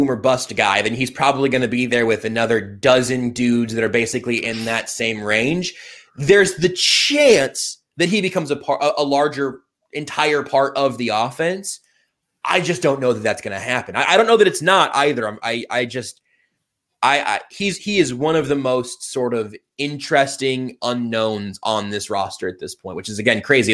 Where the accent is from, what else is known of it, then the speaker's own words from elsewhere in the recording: Ohio, United States; Born and raised in Ohio.